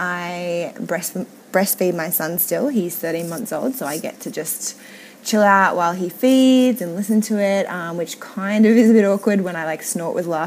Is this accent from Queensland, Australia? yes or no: no; Sydney, New South Wales, Australia; I'm from Sydney, Australia.